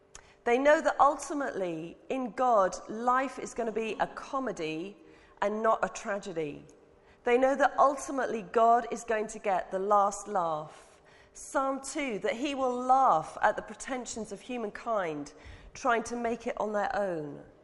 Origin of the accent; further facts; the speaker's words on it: United Kingdom; we're not always brilliant as British people about telling our stories.